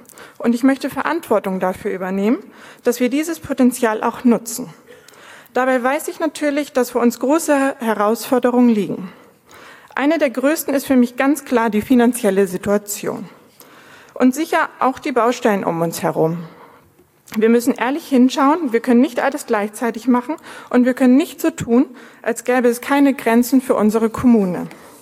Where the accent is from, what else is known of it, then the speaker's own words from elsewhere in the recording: Tönning, Schleswig-Holstein, Germany; ich bin 38 Jahre alt, gebürtige Tönningerin und lebe und arbeite auch hier in Tönning.